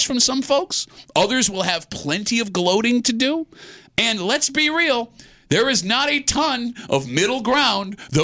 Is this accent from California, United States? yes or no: no; Buffalo, New York, United States; That's not me. That's my cousin. I'm from Buffalo.